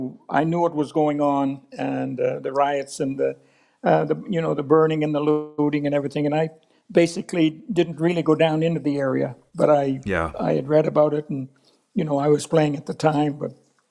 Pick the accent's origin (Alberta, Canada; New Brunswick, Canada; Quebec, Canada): New Brunswick, Canada; Fredericton; Manny McIntyre, is from my hometown in Fredericton.